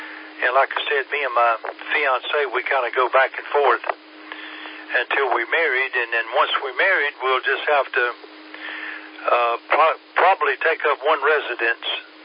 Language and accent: English; Fancy Gap, Virginia, United States; now in Greenville, United States; Actually, I am from Fancy Gap, Virginia, north of Winston-Salem. Right straight up 52, right through Mount Airy. Yeah, I'm down here in Greenville, South Carolina.